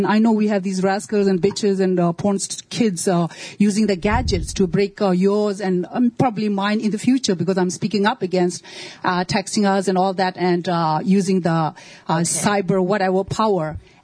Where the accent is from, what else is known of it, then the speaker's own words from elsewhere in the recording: India; I'm a Tibetan from India